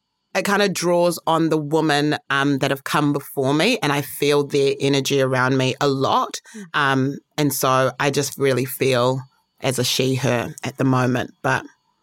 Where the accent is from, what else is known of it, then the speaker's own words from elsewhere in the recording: Harare, Zimbabwe; born there; moved away; I was born in Zimbabwe, Harare, proud Zimbabwean.